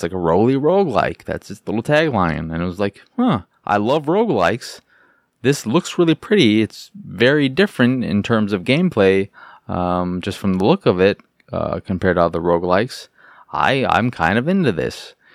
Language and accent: English; Chicago, Illinois, United States; And I'm from Chicago, so I just get to be like, hey, I live where these people live.